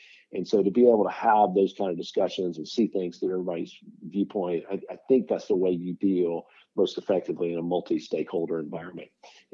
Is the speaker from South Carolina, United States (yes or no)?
yes; South Carolina, United States; It was just literally that I was from South Carolina.